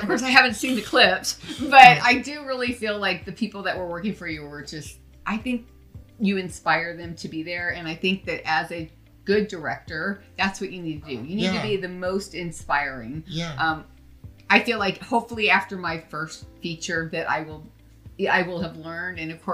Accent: California, United States; now in Las Vegas, United States; And I feel like, because I am originally from California, I feel like, we always had that camaraderie.

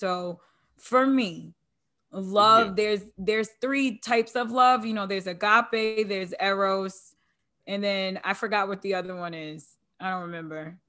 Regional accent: Long Island, New York, United States; You know, I'm from Long Island.

